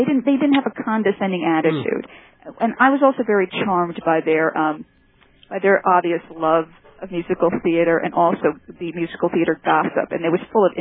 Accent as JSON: {"language": "English", "town": "Paterson", "region": "New Jersey", "country": "United States", "tie": "born there", "said": "Patterson, New Jersey, and I was the only white girl in my first grade class."}